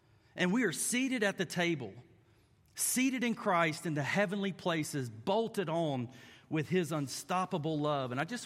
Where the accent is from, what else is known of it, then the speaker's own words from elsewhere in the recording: Georgia, United States; this is how I say it because I'm from South Georgia.